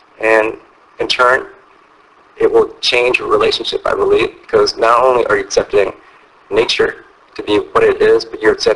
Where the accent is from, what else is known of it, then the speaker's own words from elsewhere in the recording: St. Louis, Missouri, United States; I grew up in St. Louis and the Midwest.